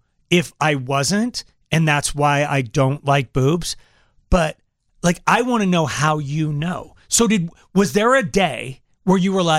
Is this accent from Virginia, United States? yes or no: no; Colorado, United States; Like, I never tell somebody I'm from Colorado.